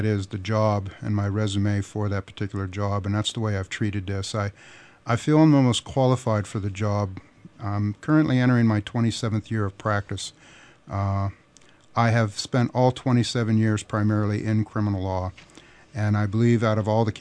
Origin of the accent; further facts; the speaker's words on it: Franklin, Pennsylvania, United States; Well, I was born and raised in Franklin, Pennsylvania.